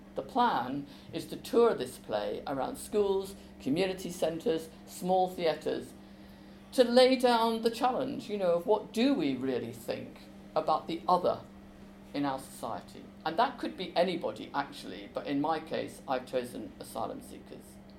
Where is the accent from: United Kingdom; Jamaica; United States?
United Kingdom; England; right, so I am English and I am from England.